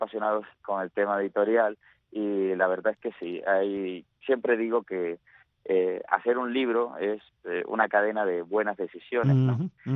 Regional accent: Cuba; moved away as an adult; now in Valladolid, Spain; yo vine a Valladolid a hacer este máster de filología hispánica y realmente yo salí de Cuba

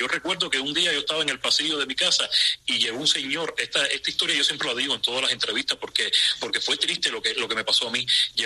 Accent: Cuba; yo vengo de una sociedad muy humillada, muy pisoteada, y en mi país hay mucha miseria, y duele que yo lo diga siendo cubano

